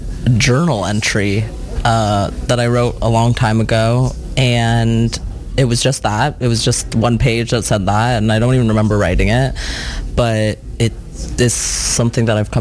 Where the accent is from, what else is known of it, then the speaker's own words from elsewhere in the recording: Toronto, Ontario, Canada; I've been coming to the festival since I was a kid, growing up in Toronto